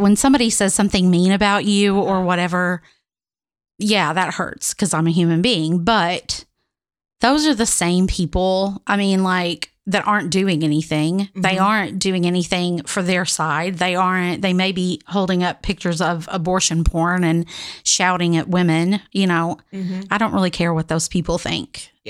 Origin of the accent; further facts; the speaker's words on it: Arkansas, United States; now in Indiana, United States; You know, I grew up in Arkansas, and Arkansas is a red state and has a lot of backward stuff about it.